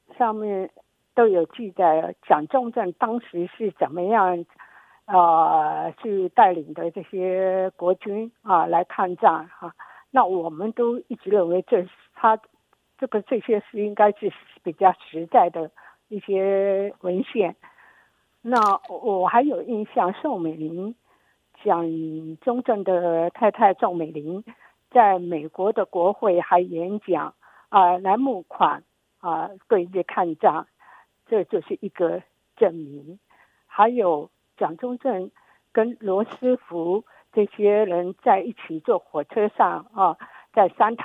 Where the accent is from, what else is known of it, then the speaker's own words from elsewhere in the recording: Taiwan; 哦，我是从台湾来的哈。